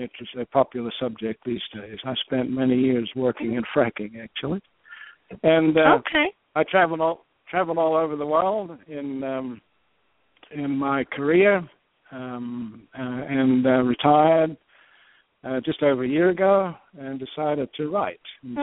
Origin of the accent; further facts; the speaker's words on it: Australia; now in United States; I'm from Australia originally. A woman brought me to America, and I've lived here for over 30 years, actually, a long, long time. I was raised in a small country town in Australia.